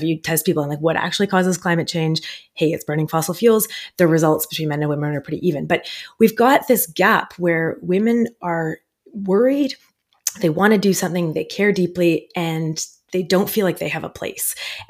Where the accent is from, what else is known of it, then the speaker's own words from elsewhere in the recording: London, Ontario, Canada; also born or lived in Montreal; now I'm in my home in Treaty 13 territory in the west end of Toronto. I've lived here for the last 15 years or so after being in Montreal for about a decade and before then growing up in London, which is a neat place because there's so much nature around.